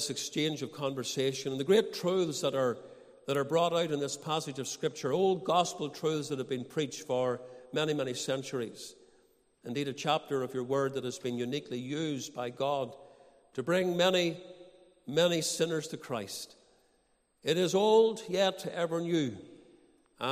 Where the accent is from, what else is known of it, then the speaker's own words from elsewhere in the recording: Banbridge, Northern Ireland, United Kingdom; born there; the 4th of July, 1962, in Primrose Gardens, Banbridge, County Down.